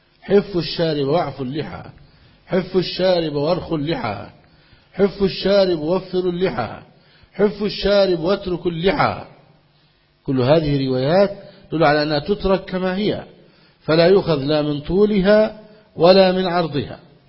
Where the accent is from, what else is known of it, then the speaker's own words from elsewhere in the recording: Egypt; يعني عندنا في مصر بطل الاتفاق